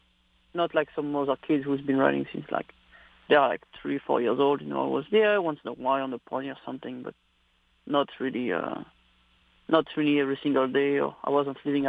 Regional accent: France; now in United States; Well, it's like it's kind of like different than here, you know, living in the state.

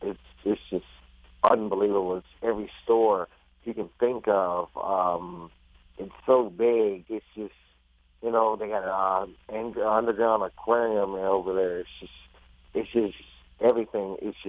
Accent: Kentucky, United States; I'm from Kentucky

